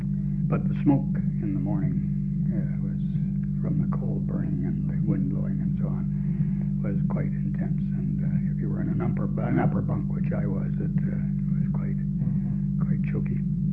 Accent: Epsom, South East England, United Kingdom; born there; I was born in Epsom, England at the Canadian Convalescent Hospital in 1918.

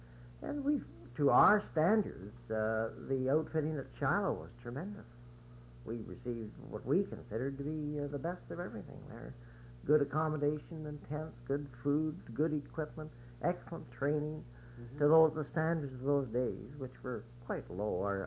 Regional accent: Broadview, Saskatchewan, Canada; I was born in Saskatchewan in 1921 and living in Broadview during the 30s.

